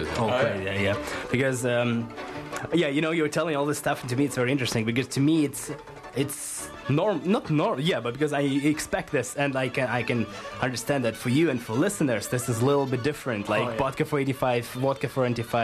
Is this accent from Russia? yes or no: yes; Russia; I'm from Russia